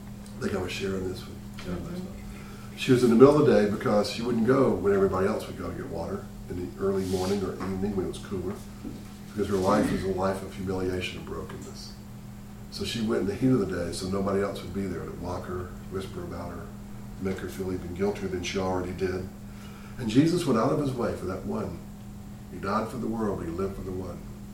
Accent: Selma, Alabama, United States; I'm from Selma. You guys probably go to Atlanta all the time.

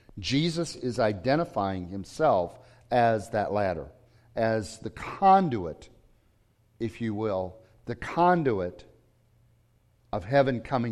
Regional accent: United States; because I was raised in America and I was taught by American teachers

